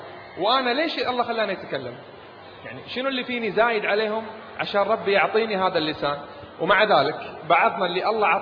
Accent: Kuwait; نادي الصم والبكم عندنا في الكويت موجود،

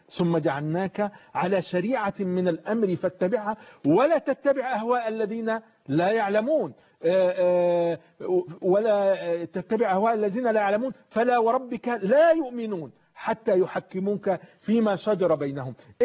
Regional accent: Egypt; احنا دلوقتي يجب علينا كمصريين

